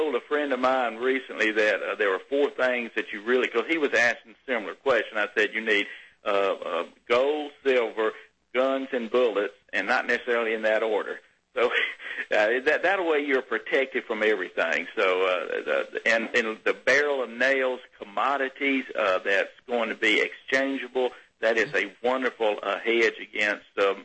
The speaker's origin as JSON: {"language": "English", "region": "Mississippi", "country": "United States", "tie": "born or raised there", "said": "Of course, I grew up a country boy. I grew up in Mississippi, a country boy"}